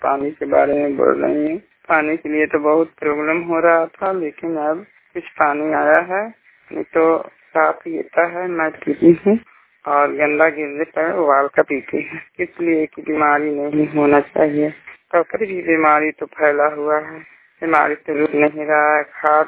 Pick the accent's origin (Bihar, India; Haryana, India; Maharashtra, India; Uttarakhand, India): Bihar, India; छठी गांव से की रहने वाले हैं, थाना हिस्सा जिला नालंदा के निवासी।